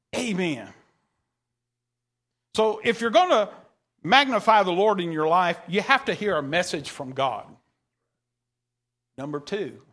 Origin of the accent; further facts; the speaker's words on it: Texas, United States; Now, I'm from East Texas, so it takes me a while.